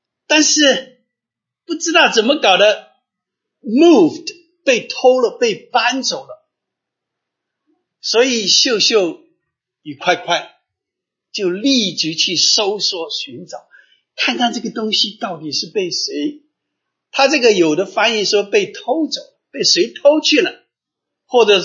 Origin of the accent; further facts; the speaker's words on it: China; 我们中国人一看就是哼哈二将，是吧？